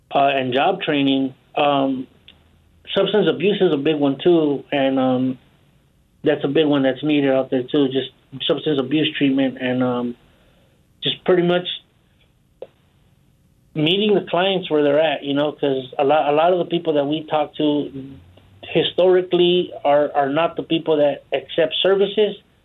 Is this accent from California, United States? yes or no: yes; Los Angeles, California, United States; I grew up in Los Angeles, and I was a gang member for most of my life, from 12 to 33 years old.